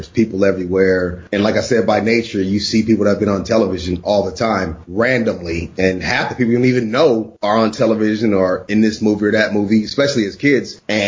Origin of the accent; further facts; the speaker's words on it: Santa Monica, California, United States; now in Los Angeles, United States; I'm from Santa Monica, but however, I'm not living in Santa Monica.